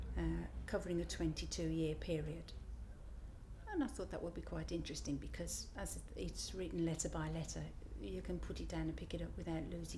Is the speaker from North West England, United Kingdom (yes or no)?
no; Birmingham, West Midlands, United Kingdom; now in Cannock Wood, United Kingdom; I was born in Birmingham, and I lived there for the first 20 years of my life. Then I went to Staffordshire, and we've lived there in the same house for well over 40 years. In a little village, high up on Cannock Chase, Cannock Wood.